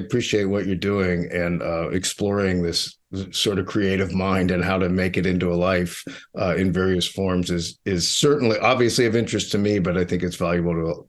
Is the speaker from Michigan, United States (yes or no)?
no; Pittsburgh, Pennsylvania, United States; I grew up in Mr. Rogers' actual neighborhood in Pittsburgh, by the way.